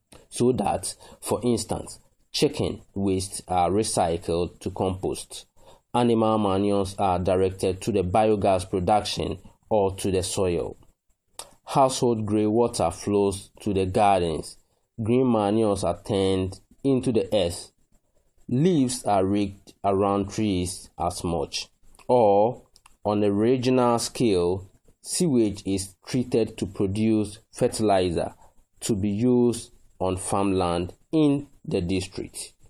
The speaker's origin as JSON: {"language": "English", "country": "Ghana", "said": "from Ghana and a founder of Call to Nature Permaculture."}